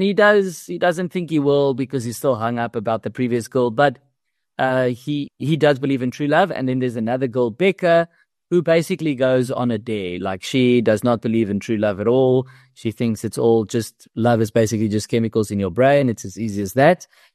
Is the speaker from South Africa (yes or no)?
yes; South Africa; Because that's also a skill you have to learn as a South African director